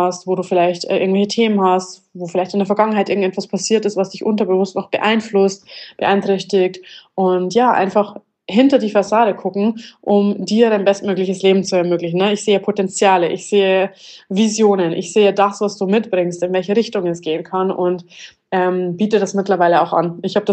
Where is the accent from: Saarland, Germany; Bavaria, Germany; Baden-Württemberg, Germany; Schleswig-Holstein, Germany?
Bavaria, Germany; ich bin ursprünglich, komme ich aus Bayern, reise allerdings seit 4 Jahren um die Welt, bin mit Hauptstandort Zypern jetzt die ganze Zeit unterwegs gewesen